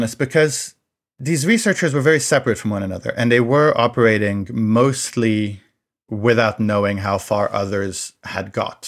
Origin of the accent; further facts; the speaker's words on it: France; I grew up in France